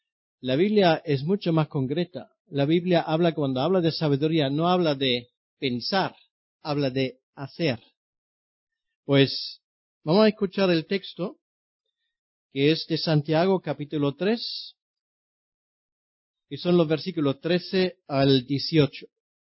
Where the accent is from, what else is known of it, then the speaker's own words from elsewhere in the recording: Germany; no solamente soy alemán, soy pastor alemán.